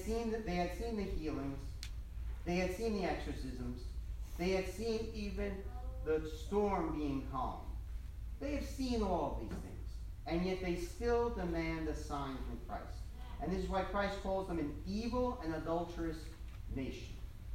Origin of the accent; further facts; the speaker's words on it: New Jersey, United States; moved away as an adult; now in Texas, United States; And I, growing up in New Jersey for 25 years, was under the assumption it's every 2 years. Because in New Jersey, it's every 2 years you have to register your car.